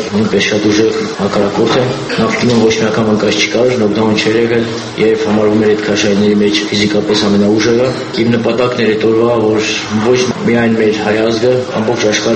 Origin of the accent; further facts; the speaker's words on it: Vanadzor, Lori, Armenia; Վանաձորում որտեղ ես մեծացել, ծնվել մնացել եմ 7 մաս թագամասում